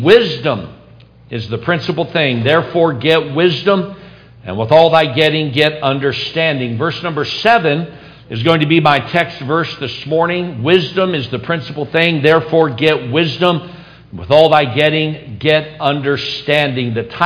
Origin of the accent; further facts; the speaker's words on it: Anderson, Indiana, United States; born there; my mom I was born in Anderson, Indiana, and that's where my mom grew up